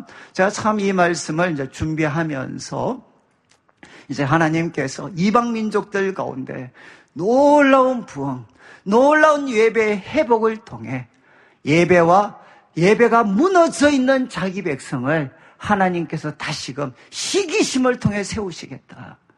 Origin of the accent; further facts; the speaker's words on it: Daegu, South Korea; 저도 이제 대구 사람인데 어떻게 하면 이 대구 지역을 조금이라도 도울 수 있을까?